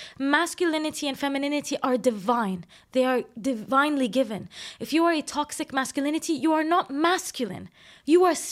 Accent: Jordan; I used to shy away from it because I grew up in Jordan, and I will call out Jordan for this

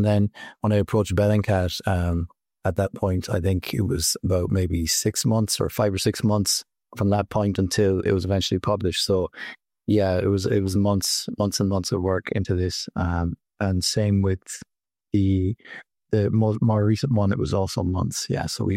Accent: Ireland; I'm Irish myself

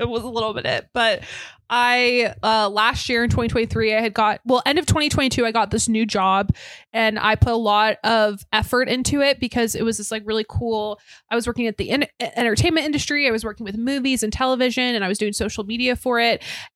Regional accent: Alaska, United States; No, Alaska. That's really offensive that you think I'm from Idaho.

